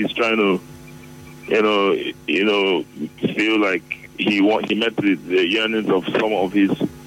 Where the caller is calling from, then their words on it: Owerri, Imo, Nigeria; I'm calling from Owerri.